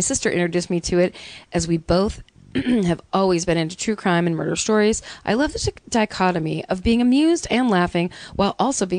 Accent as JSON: {"language": "English", "town": "Wilsonville", "region": "Oregon", "country": "United States", "tie": "born or raised there", "said": "I grew up in Wilsonville, Oregon."}